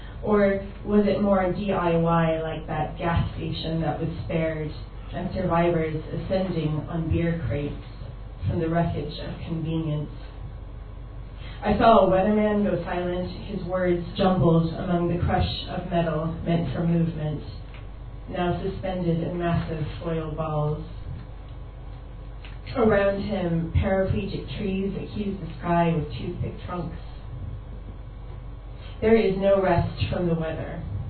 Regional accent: Missouri, United States; a lot of you know I'm from Missouri.

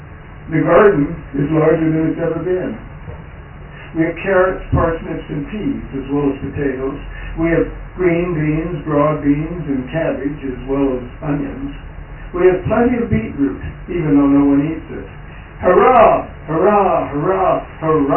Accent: Webster Groves, Missouri, United States; also born or lived in St. Louis; I was born in St. Louis. St. Louis, not St. Louis. As you've heard. And I grew up in nearby Webster Groves, Missouri

